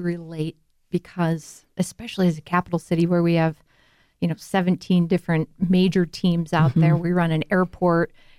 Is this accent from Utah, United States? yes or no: yes; Sandy, Utah, United States; But I grew up in Sandy, went to Alta High School.